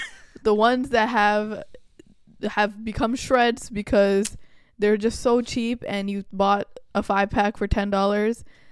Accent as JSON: {"language": "English", "town": "Long Island", "region": "New York", "country": "United States", "tie": "born or raised there", "said": "So even for me growing up on Long Island, I didn't have many Bangladeshi people around me."}